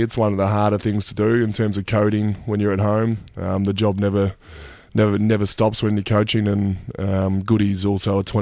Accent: Ormond, Victoria, Australia; Went back to my hometown in Ormond.

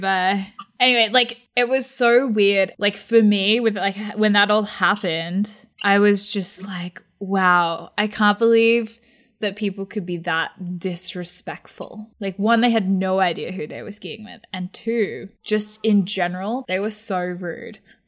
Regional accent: Australia; yeah, I'm from Australia.

